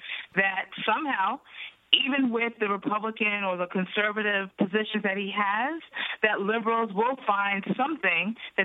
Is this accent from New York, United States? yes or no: yes; New York, United States; Actually, I grew up in New York. I was a lifelong Democrat. I've lived in New Jersey almost 20 years now.